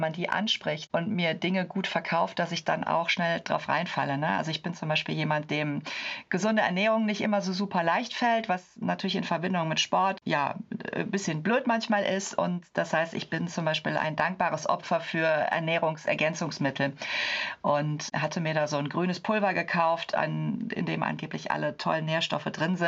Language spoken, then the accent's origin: German; Cologne, North Rhine-Westphalia, Germany; ich komme aus Köln. Ich bin Anfang 40